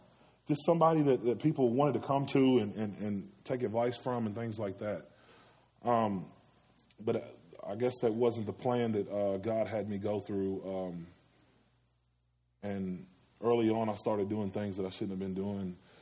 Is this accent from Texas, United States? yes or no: no; Owensboro, Kentucky, United States; I was born and raised here in Owensboro, Kentucky. I'm 28 years old. I was raised in the projects. We were very poor.